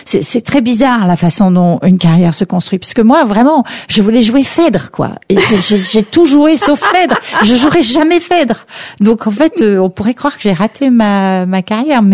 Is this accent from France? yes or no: yes; France; born there; Alors, j'ai un papa qui est allemand et une mère américaine. Je suis née en France.